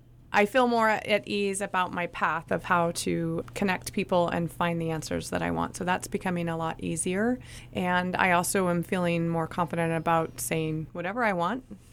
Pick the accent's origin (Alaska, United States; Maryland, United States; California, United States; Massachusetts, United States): California, United States; Eureka; Actually, we're from Eureka. They were Eureka residents.